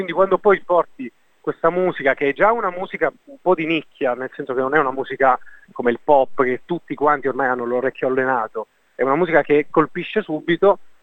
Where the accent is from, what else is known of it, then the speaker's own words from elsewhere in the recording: Abruzzo, Italy; now in Turin, Italy; io vivo a Torino da 10 anni, perché le mie origini sono abruzzesi